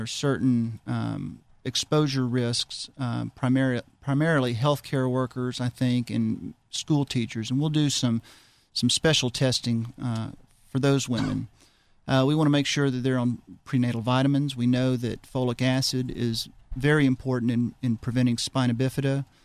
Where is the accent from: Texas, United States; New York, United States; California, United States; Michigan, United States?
Texas, United States; Hillsboro; I grew up in the metropolis of Hillsboro, Texas. It's about 2 hours north of Austin. And small town boy.